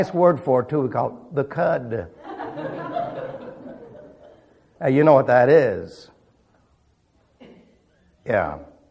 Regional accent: New York City, New York, United States; Remember, I was raised in New York City, so I haven't seen many.

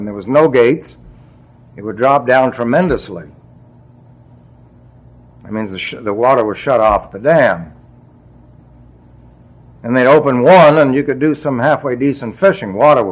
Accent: New York City, New York, United States; born there; Now, I was born in New York City, and I used to play a game when I was young.

